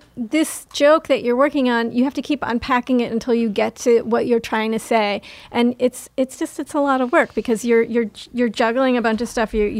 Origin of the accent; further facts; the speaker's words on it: Queens, New York, United States; Queens. First in Corona, and then when I was going into high school, we moved to a place called Hillcrest, which was right near St. John's University.